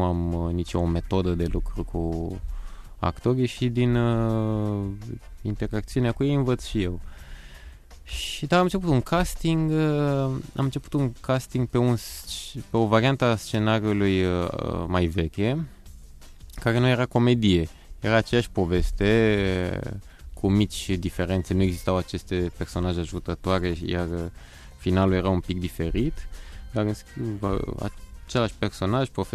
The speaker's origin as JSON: {"language": "Romanian", "region": "Bucharest", "country": "Romania", "said": "Sunt bucureștean."}